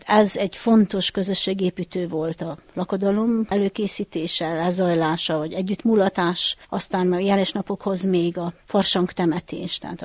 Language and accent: Hungarian; Csíkmenaság, Harghita, Romania; Csíkmenaságon születtem, Csíkmenaságon is élek, és biztos, hogy a sok-sok év alatt, hogy láttam az embereknek az életét, meg hogy itt nőttem fel ebbe a faluba